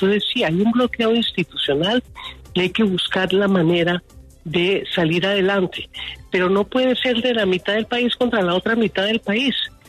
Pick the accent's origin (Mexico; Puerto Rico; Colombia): Colombia; tenemos que abordar como colombianos en democracia